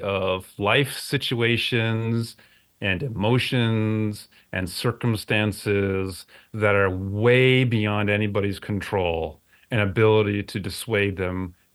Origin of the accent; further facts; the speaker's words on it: Avon, Connecticut, United States; In a small town in Connecticut called Avon.